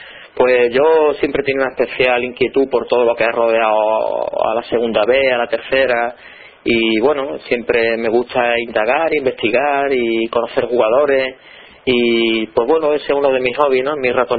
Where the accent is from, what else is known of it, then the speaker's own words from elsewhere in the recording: Ceuta, Spain; yo nací en Ceuta y sigo viviendo en Ceuta